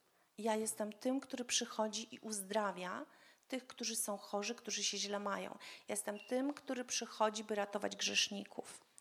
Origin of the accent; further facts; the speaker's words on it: Gdańsk, Pomeranian Voivodeship, Poland; Ja pochodzę z Gdańska. Bóg sprawił, że nie mieszkam już tam, ale często tam bywam.